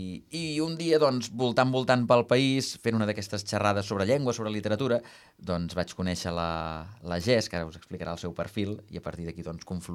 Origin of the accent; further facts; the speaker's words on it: Sabadell, Catalonia, Spain; jo soc de Sabadell